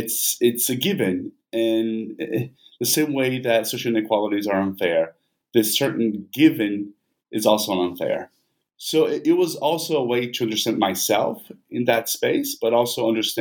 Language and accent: English; Vitória, Espírito Santo, Brazil; English is a second language; I'm originally from Brazil, from Victoria.